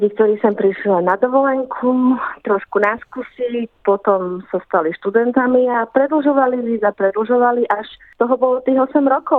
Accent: Trnava, Trnava Region, Slovakia; Hrdá Slovenka a pochádzam z Trnavy.

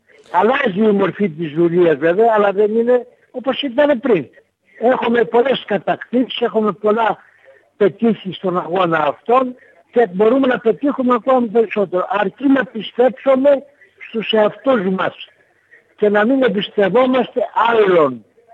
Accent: South Aegean, Greece; πολλοί Αυστραλοί έρχονται και στο χωριό μου και το βλέπουνε

